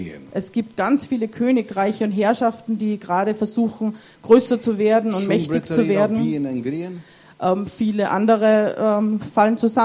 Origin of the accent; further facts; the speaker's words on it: Albania; Meine Antwort als Albaner wäre, das beste Leben, das gibt es mit Jesus Christus.